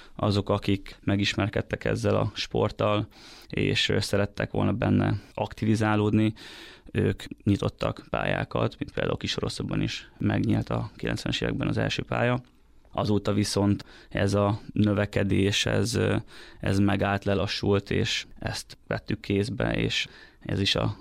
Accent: Hungary; Mi, mint magyarok, tudjuk is magunkról, hogy amikor olimpia

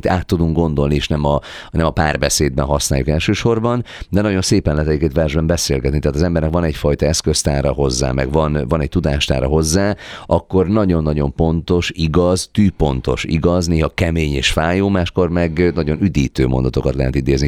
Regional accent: Nyíregyháza, Szabolcs-Szatmár-Bereg, Hungary; born there; én Nyíregyházán születtem, és az anyukám ebben az iskolában tanított

